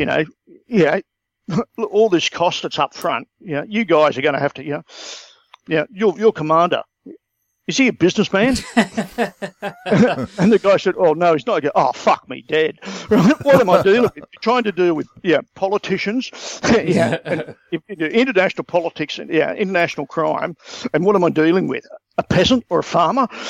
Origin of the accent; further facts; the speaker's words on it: Australia; It's part of being Australian as well. We tend to view things that way.